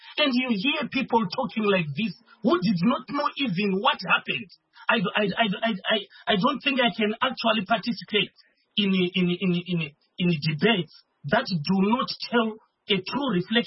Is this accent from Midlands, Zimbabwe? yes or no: yes; Midlands, Zimbabwe; I grew up in the Midlands.